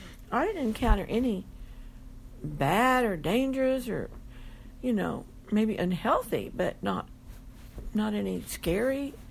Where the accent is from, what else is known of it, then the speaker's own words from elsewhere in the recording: Abilene, Texas, United States; 2 years. After that, I came back to Abilene, my hometown.